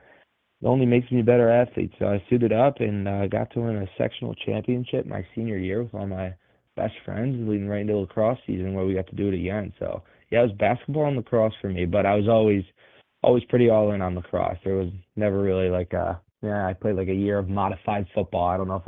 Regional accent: Pittsford, New York, United States; Yeah, I am born and raised in Rochester, New York, specifically Pittsford, and I am the youngest.

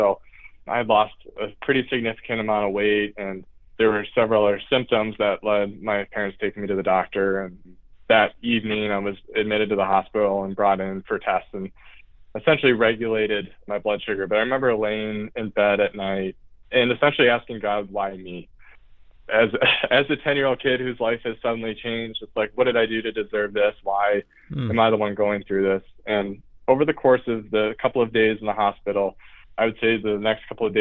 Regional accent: Woodbury, Minnesota, United States; now in Rogers, United States; So I was born and raised in Woodbury, Minnesota.

